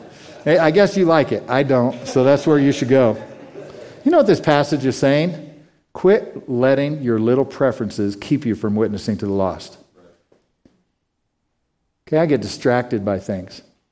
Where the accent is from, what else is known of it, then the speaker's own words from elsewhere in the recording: Pueblo, Colorado, United States; I grew up in Pueblo, where the majority of my friends, a large part of the culture down there in the 1980s, was Hispanic.